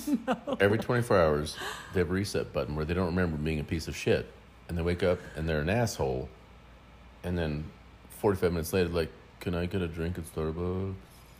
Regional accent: Colorado, United States; I'm from Colorado.

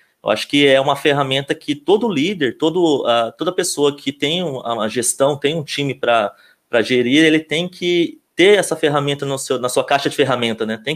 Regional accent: Londrina, Paraná, Brazil; now in São Paulo, Brazil; eu sou do Paraná, sou natural de Londrina, no Paraná. Estou aqui em São Paulo já, né, numa jornada aí já há 2 anos.

